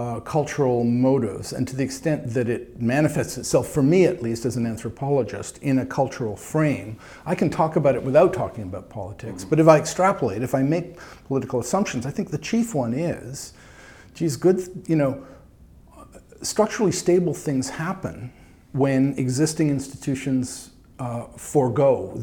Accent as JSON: {"language": "English", "country": "Canada", "said": "I'm speaking down perhaps as Canadian"}